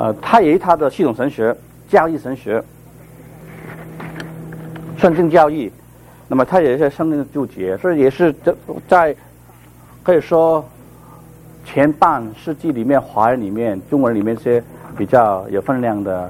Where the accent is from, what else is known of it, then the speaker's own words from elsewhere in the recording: China; 这是很符合我们中国人这个伦理的传统啊